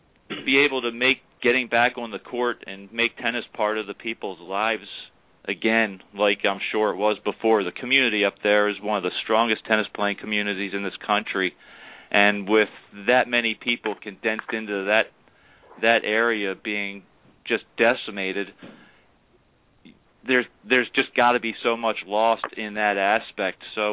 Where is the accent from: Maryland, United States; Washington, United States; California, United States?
Maryland, United States; Baltimore; accent: Baltimore; I've got my Balmer accent going down here, hon.